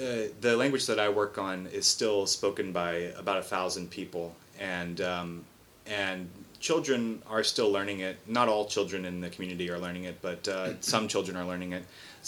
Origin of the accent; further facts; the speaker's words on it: Louisiana, United States; And I'm from South Louisiana, where we speak some Cajun French, which is pretty divergent from European French.